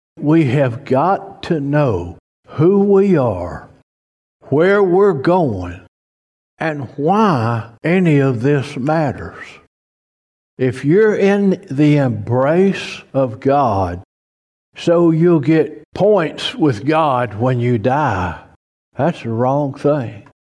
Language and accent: English; Spring Hill, Louisiana, United States; My daddy worked at a paper mill in Spring Hill, Louisiana. I am a convert from Spring Hill, Louisiana.